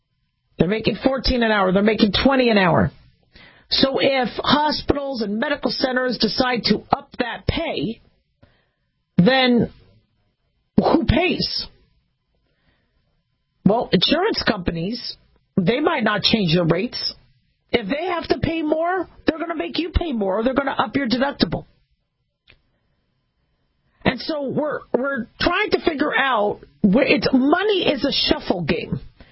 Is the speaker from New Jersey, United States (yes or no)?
no; California, United States; And I was born in California. I'm from California.